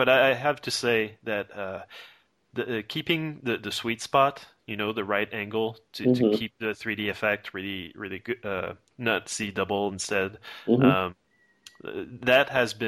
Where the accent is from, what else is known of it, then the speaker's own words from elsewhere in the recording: Canada; Well, you know, I'm Canadian